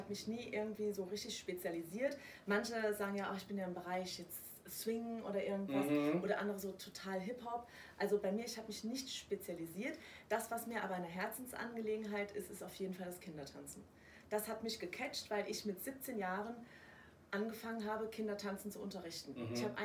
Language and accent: German; Saarbrücken, Saarland, Germany; also born or lived in France; Aber ich bin halt ganz normal im Saarland aufgewachsen, in Saarbrücken